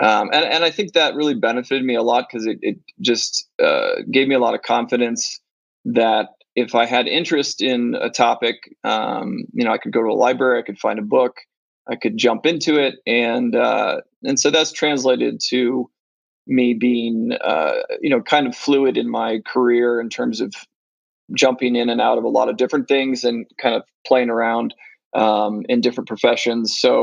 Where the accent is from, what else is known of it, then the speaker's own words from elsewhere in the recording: Ohio, United States; so I was born and raised in Ohio. My family is fairly religious, Protestant, evangelical.